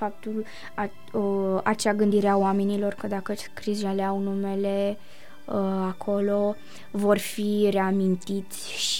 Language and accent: Romanian; Romania; noi suntem mândri că suntem români